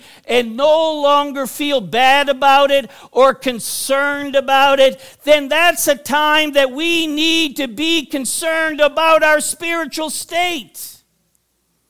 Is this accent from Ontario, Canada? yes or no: no; New Brunswick, Canada; Where I grew up in New Brunswick, there were large groups of Pentecostals